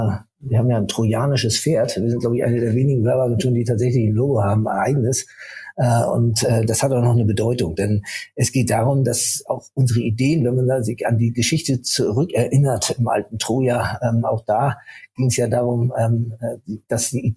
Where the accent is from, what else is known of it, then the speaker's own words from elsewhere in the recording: Rostock, Mecklenburg-Vorpommern, Germany; born there; Ich bin in Rostock geboren